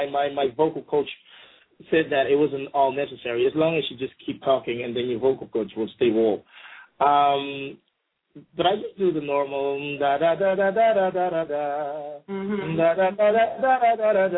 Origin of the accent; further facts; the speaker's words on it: Suriname; is a really typical Surinamese dude because I grew up in Suriname, yeah?